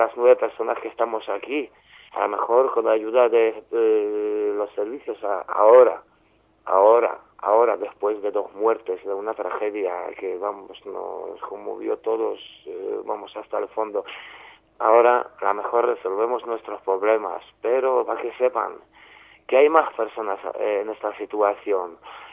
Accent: Poland; now in Spain; Soy de Polonia.

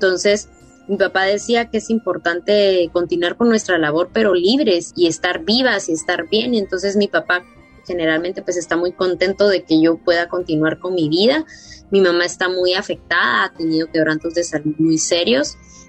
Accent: Guatemala; en países o el intento de país de donde yo vengo, porque para mí Guatemala es una finca

